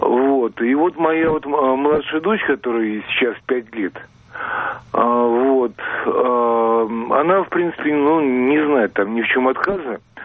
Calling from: Moscow, Russia; Здравствуйте, я звоню из Москвы.

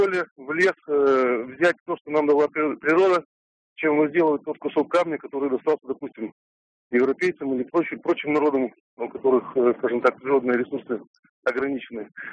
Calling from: Perm, Perm Krai, Russia; я звоню из Перми.

